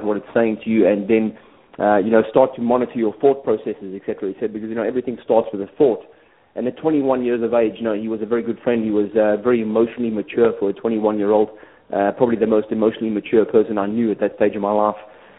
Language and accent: English; South Africa; I was a young man growing up in South Africa